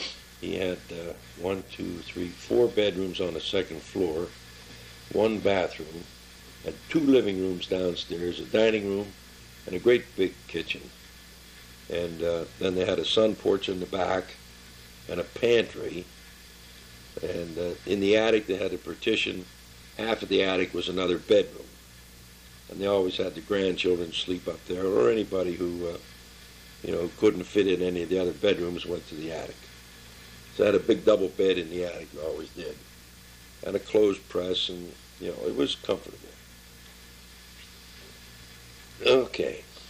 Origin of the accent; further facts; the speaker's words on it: Swissvale, United States; also born or lived in North Brown; And I was born in North Brown. I moved up to Swissvale at age 5 and lived there until I left.